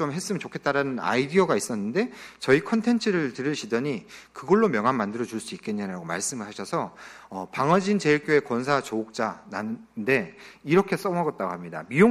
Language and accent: Korean; Pohang, North Gyeongsang, South Korea; 포항 출신이고 해병대 나오면 수영을 뭐 죽지 않을 만큼은 하지만 잘하진 않거든요.